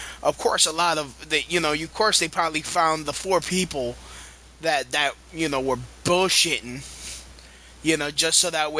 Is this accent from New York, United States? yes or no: yes; Brooklyn, New York, United States; Wait a minute. I am from Brooklyn. I live near a Jewish neighborhood. You hear shiksa.